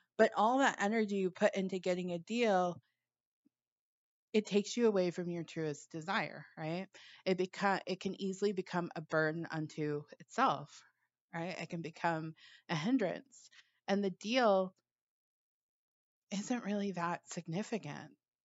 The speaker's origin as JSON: {"language": "English", "town": "Los Angeles", "region": "California", "country": "United States", "tie": "born or raised there", "said": "I grew up in Los Angeles, so they have to drive a lot."}